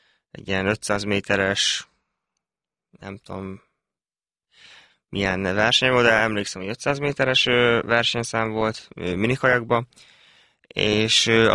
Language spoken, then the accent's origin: Hungarian; Szarvas, Békés, Hungary; also born or lived in Szentes; now in Budapest, Hungary; egész gyerekkorom óta szarvason éltem, még fel nem költöztem ugye Budapestre